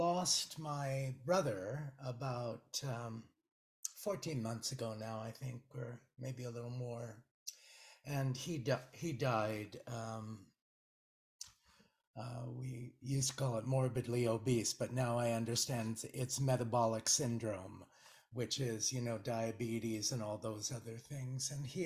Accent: Malta; now in United States; My parents and my older siblings, I'm from Malta, I'm an immigrant, and I was just in New York and I went back to Ellis Island. I hadn't been there in 71 and a half years.

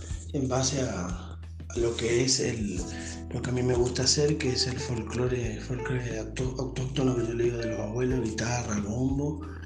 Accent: Presidencia Roque Sáenz Peña, Chaco, Argentina; moved away as an adult; now in General Pinedo, Argentina; Vine a General Pinedo porque yo soy oriundo de Presidencia Roque Sáenz Peña, radicado en General Pinedo hace 14 años.

